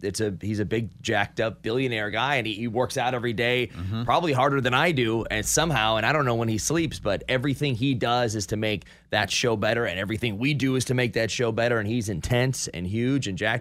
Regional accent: Cleveland, Ohio, United States; For the longest time, my family and friends and parents, I grew up in Cleveland, they just thought I worked on Monday and Tuesday nights.

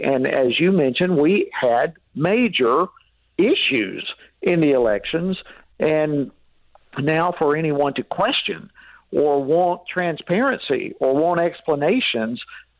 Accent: Georgia, United States; Well, I'm from Georgia, and I knew that what they were saying was not accurate.

